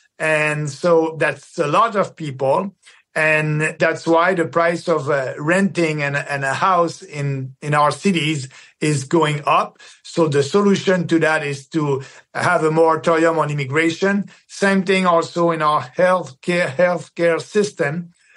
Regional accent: Canada; our slice as an individual, as a Canadian, our slice of the pie is smaller.

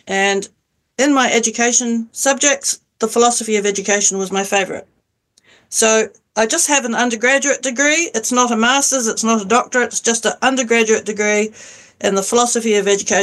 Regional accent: Canada; now in New Zealand; Well, I grew up in Canada until 1982. And in Canada, I used to sail. And when I came back to New Zealand, I wanted to continue sailing.

